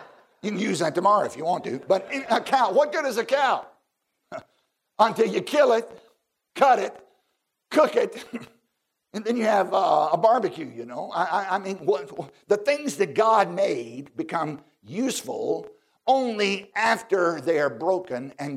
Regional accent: the South, United States; I'm from the South.

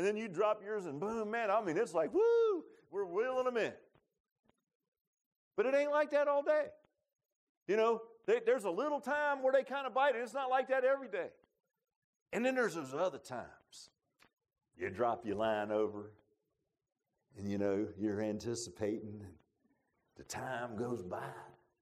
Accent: Virginia Beach, Virginia, United States; I grew up in Virginia Beach, and we lived kind of on the bay side. We had a boat.

